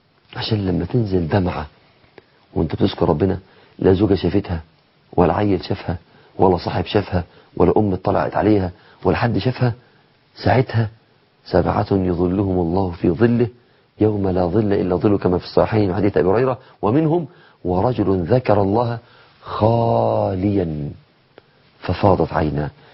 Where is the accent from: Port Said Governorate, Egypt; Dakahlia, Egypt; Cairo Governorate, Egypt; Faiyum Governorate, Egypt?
Dakahlia, Egypt; Mansoura; في عندنا في المنصورة حديقة بسيطة قوي